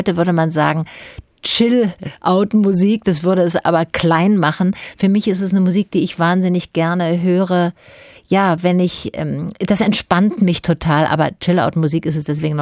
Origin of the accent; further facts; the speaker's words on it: Baden-Württemberg, Germany; Also gerade da, wo ich herkomme, in Schwaben.